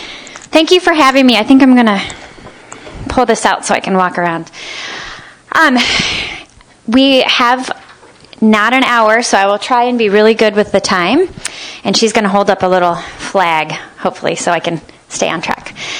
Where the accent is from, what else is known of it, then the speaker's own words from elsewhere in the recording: Kansas, United States; So I grew up in Kansas, and most of my early childhood was fun and exciting until my first tornado hit.